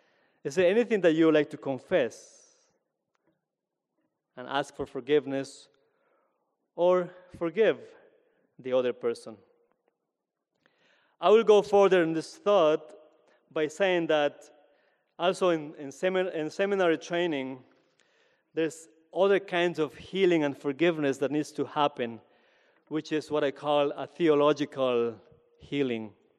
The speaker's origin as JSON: {"language": "English", "country": "Peru", "tie": "born or raised there", "said": "to integrate and to celebrate what I learned growing up in Peru"}